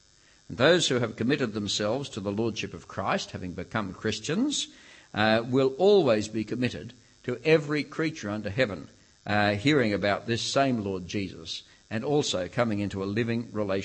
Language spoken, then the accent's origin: English; Australia; It's not as though we're Australian and that's all there is to it.